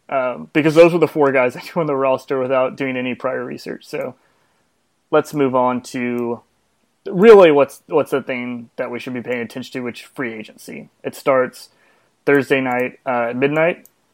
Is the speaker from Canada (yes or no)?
no; Arkansas, United States; Michael Qualls, who played college ball in my home state, University of Arkansas.